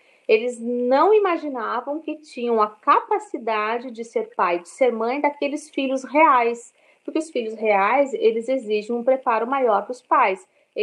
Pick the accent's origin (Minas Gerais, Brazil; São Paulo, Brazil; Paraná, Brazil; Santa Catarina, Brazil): Paraná, Brazil; Eu moro em Curitiba, sou paranaense.